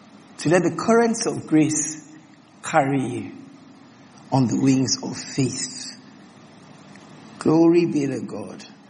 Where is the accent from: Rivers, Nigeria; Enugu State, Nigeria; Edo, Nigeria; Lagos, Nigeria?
Rivers, Nigeria; Port Harcourt; By the way, I'm from Port Harcourt. So I preach in two languages.